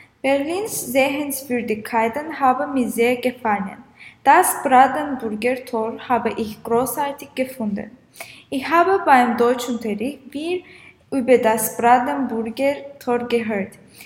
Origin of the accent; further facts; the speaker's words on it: Baku, Azerbaijan; German is a second language; Ich komme aus Baku, Aserbaidschan. Ich lerne in der Schule Nummer 6.